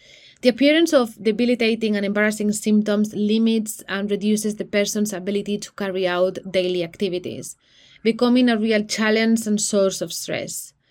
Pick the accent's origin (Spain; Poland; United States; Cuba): Spain; now in London, United Kingdom; I am originally from Spain but have been an IBD nurse for 9 years in London.